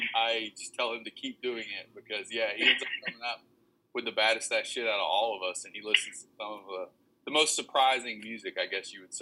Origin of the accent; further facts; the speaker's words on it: Memphis, Tennessee, United States; So it's kind of a, you know, we're from Memphis, but not really.